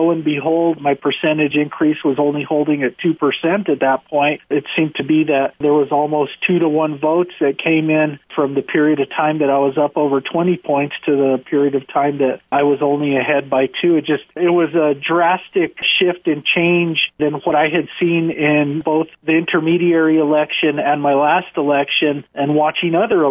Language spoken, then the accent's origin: English; Belen, New Mexico, United States; I'm born and raised in New Mexico. I come from Belen, where I graduated high school.